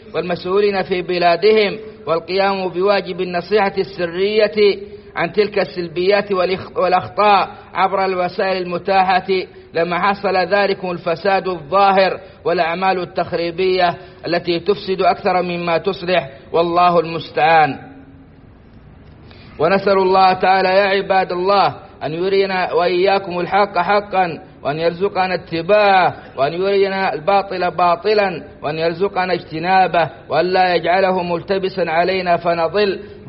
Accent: Saudi Arabia

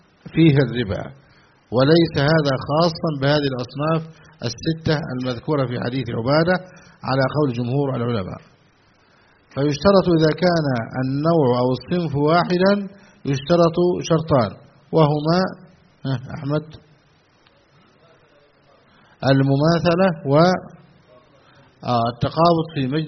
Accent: Egypt; ما يسمى بالعيدية في بلادنا مصر

